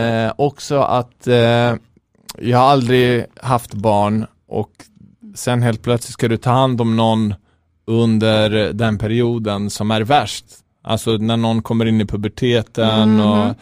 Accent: Akalla, Stockholm County, Sweden; Men för mig var det bara jag var uppväxt i Akalla.

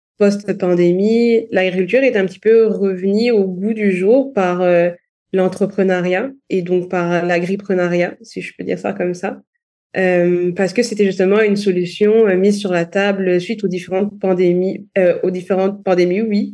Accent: Gabon; Étant petite, moi, j'ai beaucoup voyagé au travers de mon pays d'origine. Quand j'avais, je pense, 12 ans, on faisait un petit peu le tour du Gabon en famille.

